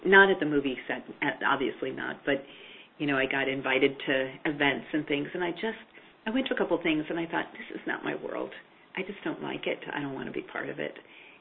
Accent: Minnesota, United States; I was living in Minnesota. I grew up in Minnesota, and was going to art school and doing some modeling on the side.

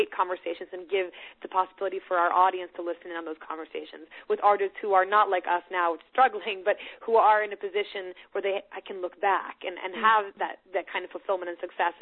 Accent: Sweden; first language Swedish; English is a second language; I'm translating novels from Swedish, which is my native language, to English.

